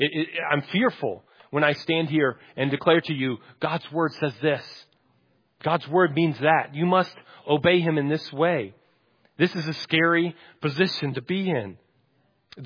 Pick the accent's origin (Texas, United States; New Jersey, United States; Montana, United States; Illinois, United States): Texas, United States; And I'm from Texas. We especially don't like to be told what to do, right?